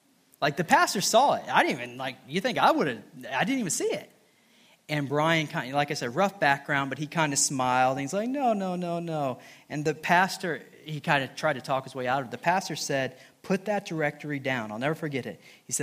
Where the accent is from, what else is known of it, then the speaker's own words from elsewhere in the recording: Rantoul, Illinois, United States; there was a large group of guys that I would hang out with in my hometown of Rantoul.